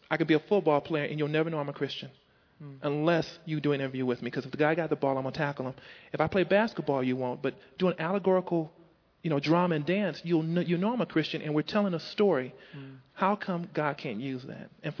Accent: Detroit, Michigan, United States; And I've never experienced that before. I'm from Detroit.

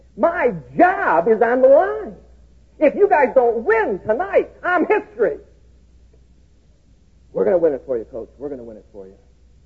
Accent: Chicago, Illinois, United States; because I grew up in Chicago.

